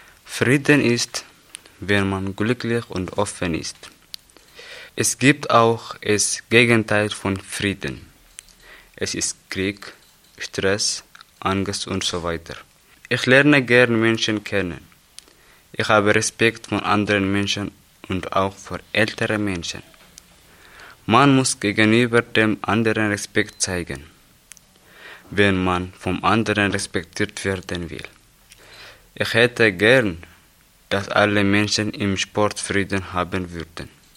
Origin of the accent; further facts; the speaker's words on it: Eritrea; German is a second language; ich komme aus Eritrea. Ich bin 17 Jahre alt.